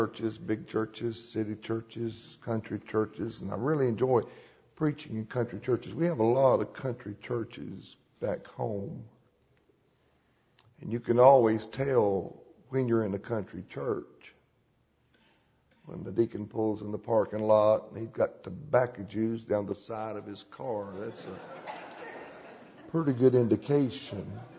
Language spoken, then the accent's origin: English; Mount Airy, North Carolina, United States; people wonder where I'm from. I'm from Mount Airy, North Carolina. That's the real life Mayberry.